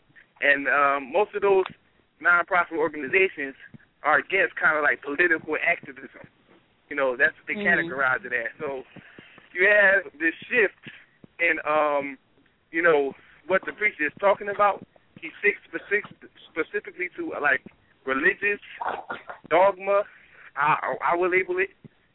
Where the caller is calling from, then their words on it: Philadelphia, Pennsylvania, United States; I'm calling from Philadelphia.